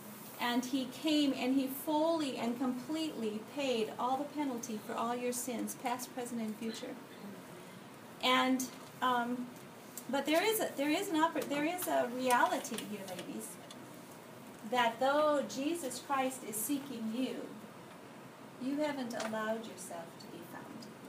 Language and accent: English; Minnesota, United States; I grew up in Minnesota.